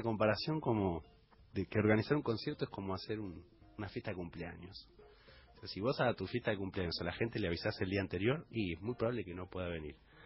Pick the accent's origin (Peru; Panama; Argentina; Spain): Panama; Yo soy panameño. Nací en Panamá.